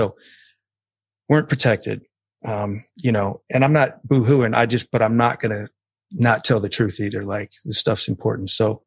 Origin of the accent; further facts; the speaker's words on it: Detroit, Michigan, United States; So, yeah, I grew up in Detroit, which is just a nasty city. I mean, that's where we were from